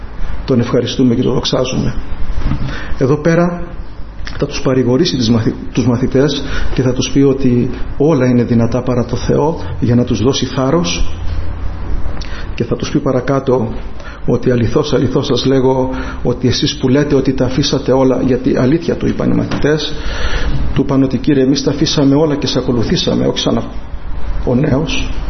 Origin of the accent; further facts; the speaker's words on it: Moni, South Aegean, Greece; είμαι από την Άξο εκεί σε ένα χωριό στη Μονή